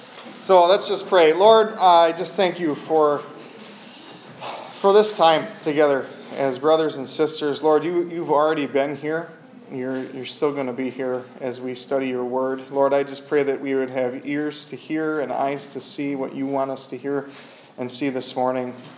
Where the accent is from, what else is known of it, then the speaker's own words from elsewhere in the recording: Wisconsin, United States; And growing up in Wisconsin, you know, you don't realize how much the mountains, it takes effort to hike through mountains and stuff instead.